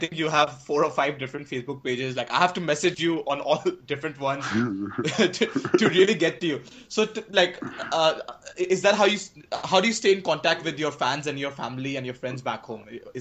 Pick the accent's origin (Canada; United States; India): India; That is not fair, Satnam. I speak English, but I'm Indian.